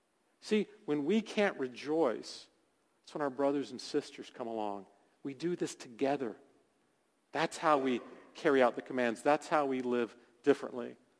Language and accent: English; Deep South, United States; accent: thick southern; But me, I'm from the deep south. I'm from the Alabama, Florida line. That's where I was born and raised. And we all talk like this with these thick southern accents down there.